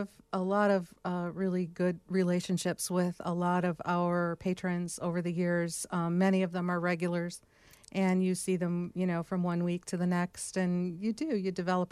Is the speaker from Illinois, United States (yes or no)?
no; Livonia, Michigan, United States; Wow. I'm originally from Michigan.